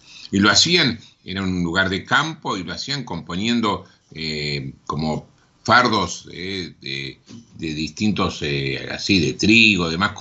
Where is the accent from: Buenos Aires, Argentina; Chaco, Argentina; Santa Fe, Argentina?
Buenos Aires, Argentina; tenemos a veces vocación de tango los porteños